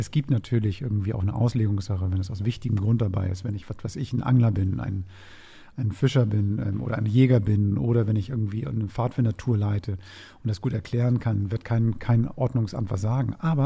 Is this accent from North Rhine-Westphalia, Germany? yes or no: no; Hamburg, Germany; Ich sag nur Osten. Ich sag nur Hamburger Osten.